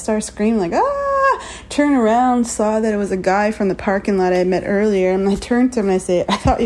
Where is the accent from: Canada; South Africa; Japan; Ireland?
Canada; I am from Wagamaw First Nation.